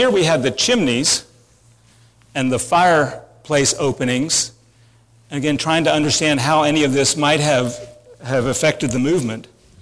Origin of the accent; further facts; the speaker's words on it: Houston, Texas, United States; I'm from Houston.